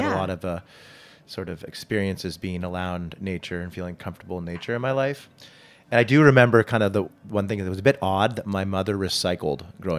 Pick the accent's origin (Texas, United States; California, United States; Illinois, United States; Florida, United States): California, United States; Saratoga; growing up in Saratoga Hills in the Silicon Valley, in the Bay Area